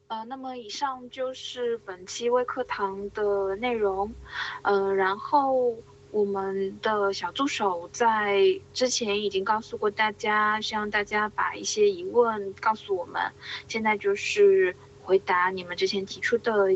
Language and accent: Chinese; China; 那么出于这个我们中国人的这个角度出发，我可以先跟大家说一些